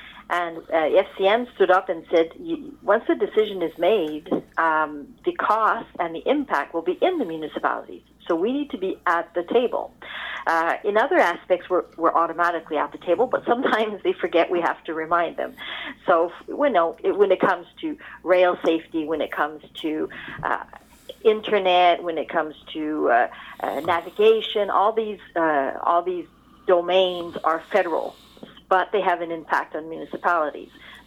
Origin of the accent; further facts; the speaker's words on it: Quebec, Canada; I will speak more in French than in English because I'm from Quebec and I make a point of it.